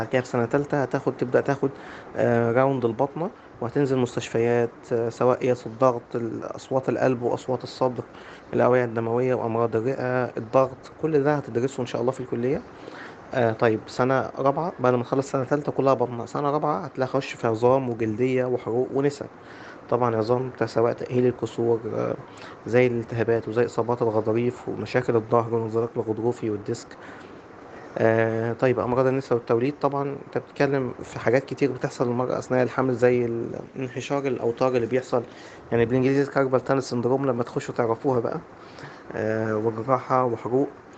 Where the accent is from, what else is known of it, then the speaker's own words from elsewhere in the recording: Egypt; احنا منتشر عندنا في مصر